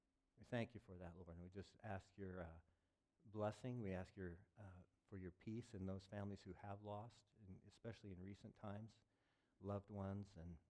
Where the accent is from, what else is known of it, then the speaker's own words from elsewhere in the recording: United States; I think as a people, as an American people, and as we're dual citizens